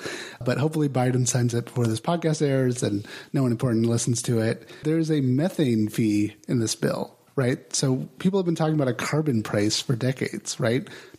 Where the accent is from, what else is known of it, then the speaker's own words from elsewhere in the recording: Los Angeles, California, United States; I remember growing up in Los Angeles, that was a huge thing, with they'd be burning off methane all the time and causing a lot of health impacts to people.